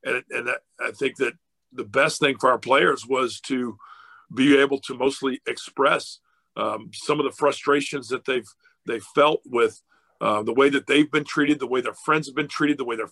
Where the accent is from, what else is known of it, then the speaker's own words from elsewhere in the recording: Virginia, United States; also born or lived in Georgia; growing up in Virginia and having lived in Georgia, you know, I think I might have told you before, I used to teach high school. I taught high school for 1 year in Rome, Georgia.